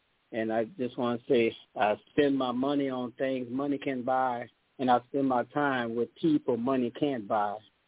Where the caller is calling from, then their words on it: Baton Rouge, Louisiana, United States; Sister, Brother John, I'm calling from Baton Rouge, Louisiana right now.